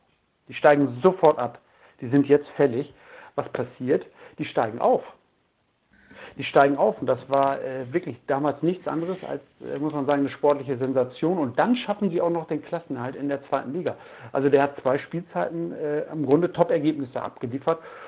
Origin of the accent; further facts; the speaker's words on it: Osnabrück, Lower Saxony, Germany; born there; weil ich bin gebürtiger Osnabrücker